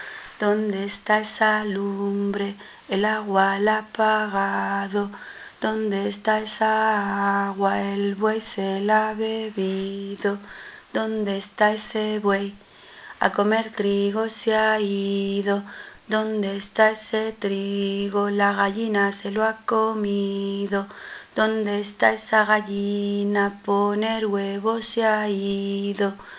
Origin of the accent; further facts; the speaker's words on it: Aigal, Extremadura, Spain; de Aigal, un pueblo de Cáceres